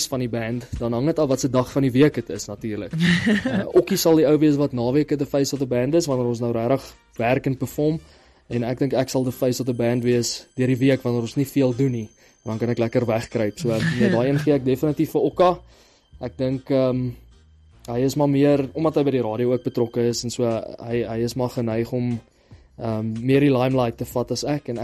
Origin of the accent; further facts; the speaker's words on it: Free State, South Africa; die Vrystaat is maar waar ek vandaan kom, is my plek hierdie, so ek is definitief een cheetah.